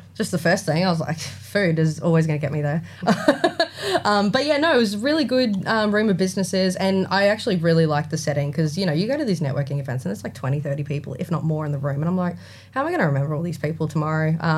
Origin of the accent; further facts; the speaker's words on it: Albany Creek, Queensland, Australia; I mean, obviously, I grew up in Albany Creek.